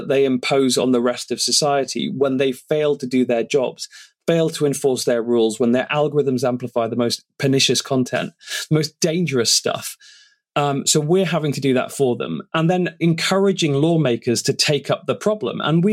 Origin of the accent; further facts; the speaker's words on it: United Kingdom; I'm very British. I try very hard not to be grandiose about these things.